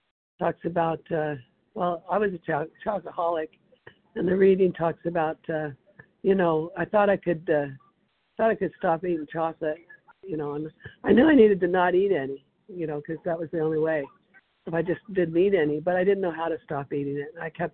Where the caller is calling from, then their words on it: Tennessee, United States; I'm in Tennessee.